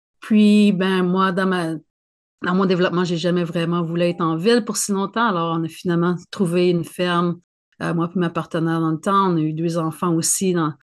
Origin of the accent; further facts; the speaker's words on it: Saint-Barthélemy, Quebec, Canada; born there; Oui, je suis née au Québec en campagne, une petite campagne du Québec.